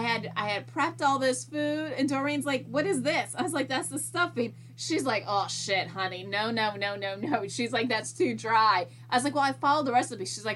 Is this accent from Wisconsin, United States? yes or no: no; Virginia, United States; I grew up in Virginia, which is a southern ass motherfucking state, and we call it stuffing.